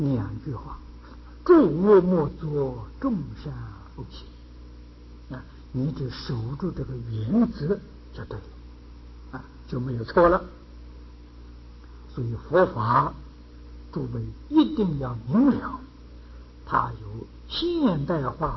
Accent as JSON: {"language": "Chinese", "country": "China", "said": "这个道场啊建的是印度式的建筑，我相信我们中国人也不会进去啊。"}